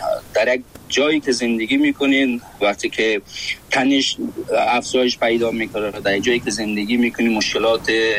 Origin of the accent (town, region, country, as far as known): Afghanistan